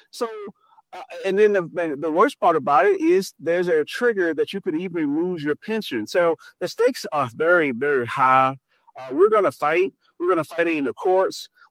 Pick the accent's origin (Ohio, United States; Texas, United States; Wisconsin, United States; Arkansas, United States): Texas, United States; we are right from Texas.